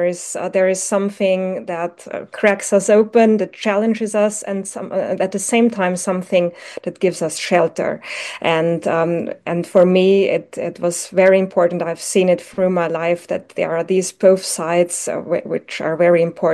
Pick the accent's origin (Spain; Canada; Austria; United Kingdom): Austria; Eastern Austria; I grew up in a small town in eastern Austria, so near the Hungarian border.